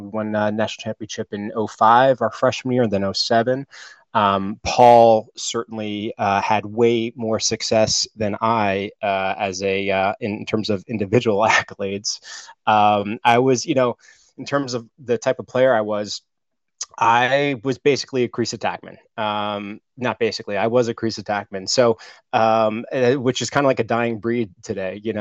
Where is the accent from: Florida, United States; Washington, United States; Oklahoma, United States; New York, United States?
New York, United States; So I grew up on Long Island where lacrosse is king. We would take down any Baltimore school any day for sure.